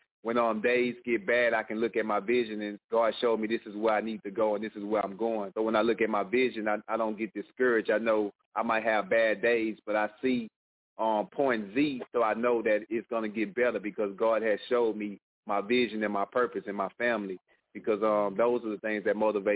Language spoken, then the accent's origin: English; Houston, Texas, United States; And I'm from Houston, born and raised in Houston, Texas. That's where I'm from.